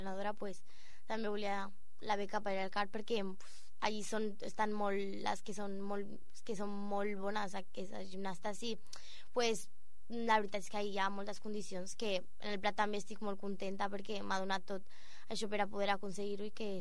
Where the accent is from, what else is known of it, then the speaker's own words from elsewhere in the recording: Bulgaria; Catalan is a second language; now in Spain; jo sóc de Bulgària